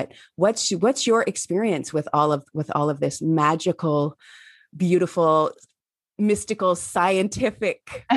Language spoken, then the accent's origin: English; Ontario, Canada; visiting my hometown, small town, southwestern Ontario, Canada.